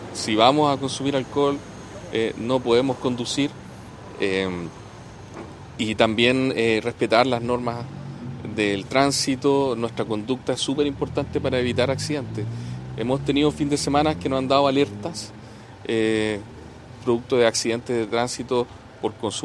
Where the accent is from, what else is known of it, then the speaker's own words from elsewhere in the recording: Chile; que lo disfrutemos como chilenos, nuestro aniversario patrio